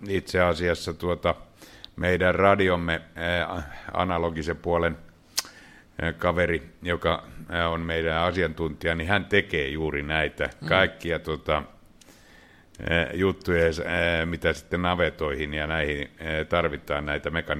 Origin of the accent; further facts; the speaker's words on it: Rauma, Satakunta, Finland; kun olen itse Raumalta kotoisin, ja siellä tehdään laivoja